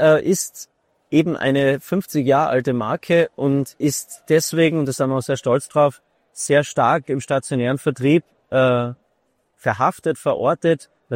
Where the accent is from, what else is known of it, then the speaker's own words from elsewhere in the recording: Austria; Als Österreicher sage ich jetzt pauschal, wir im Dachraum